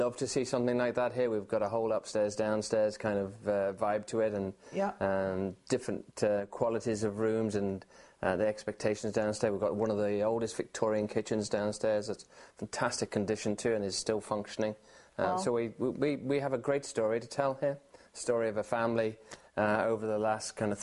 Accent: Nottingham, East Midlands, United Kingdom; born there; I was born in Nottingham in England.

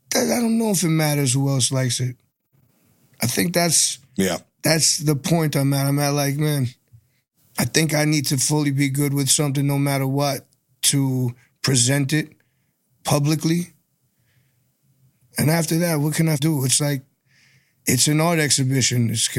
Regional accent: New York, United States; but you know, I'm from New York. We got in.

